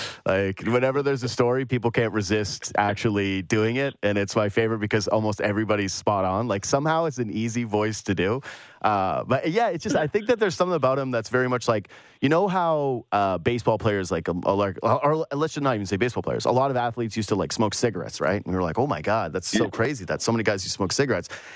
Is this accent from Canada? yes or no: yes; Canada; As a Canadian hockey fan, I hate it.